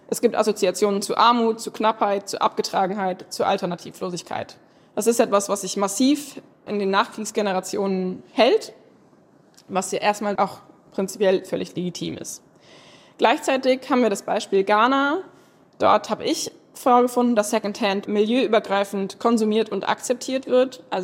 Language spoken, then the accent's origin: German; North Rhine-Westphalia, Germany; Ich bin aus NRW